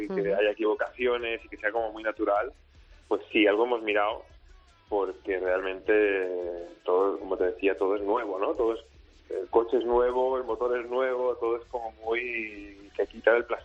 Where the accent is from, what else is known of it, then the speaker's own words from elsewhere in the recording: Balearic Islands, Spain; somos de aquí, de Mallorca